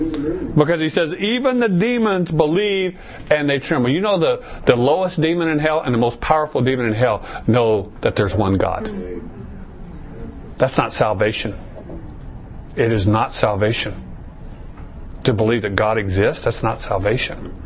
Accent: Arizona, United States; I'm from Arizona. I don't even know what snow is.

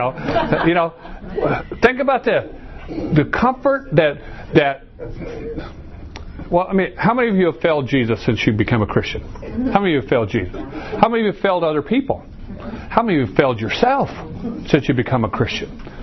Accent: Chandler, Arizona, United States; And there were the times as a kid growing up in Chandler, I always, you know, when dad's not there, there's a sense that something's going on outside that's happening.

